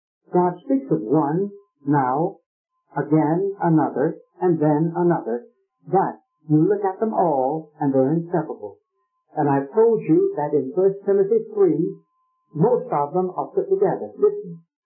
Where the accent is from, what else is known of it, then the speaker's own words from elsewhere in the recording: Raleigh, North Carolina, United States; I was born and brought up in Raleigh, North Carolina, and if people that were brought up with me in that town mentioned me, they would say